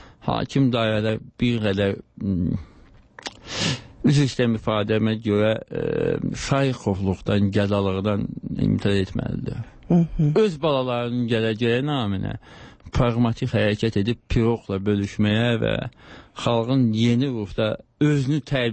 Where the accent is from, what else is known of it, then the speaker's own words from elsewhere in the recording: Karabakh, Azerbaijan; Gəncəli olmadığım halda, mən Qarabağlıyam əslində